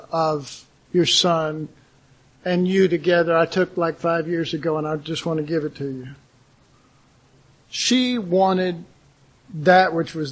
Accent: Dallas, Texas, United States; maybe you didn't realize this, but I came from Oak Cliff.

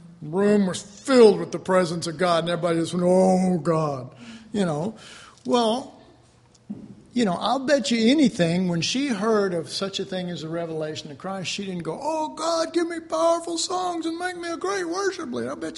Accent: Texas, United States; See, I'm so Texan, I'm not sauntering, I'm not loping along.

